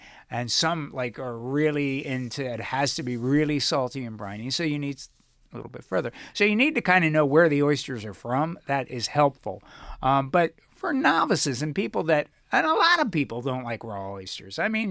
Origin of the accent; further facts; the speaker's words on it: Chesapeake Bay, United States; So obviously, you know, we're from the Chesapeake and we prefer Maryland or Chesapeake crab meat.